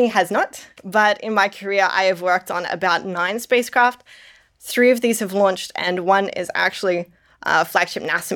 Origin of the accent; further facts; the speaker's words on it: Australia; now in Denver, United States; I'm Australian living in Denver